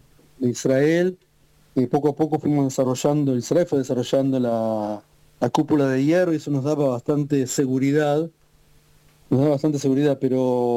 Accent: Buenos Aires, Argentina; yo era de Capital, Villa Crespo, y Villa sí, Crespo.

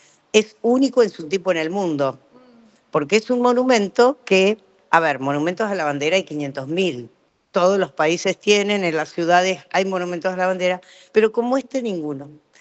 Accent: Buenos Aires, Argentina; Claro, yo soy de provincia de Buenos Aires.

